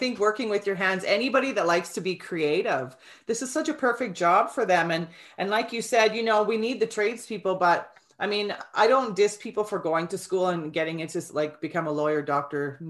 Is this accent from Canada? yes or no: yes; Alberta, Canada; We're both from Alberta.